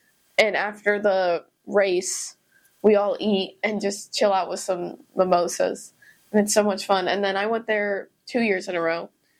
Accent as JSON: {"language": "English", "region": "Iowa", "country": "United States", "lives_now": "Florida, United States", "said": "well, for me, when I came down to Florida from Iowa for school"}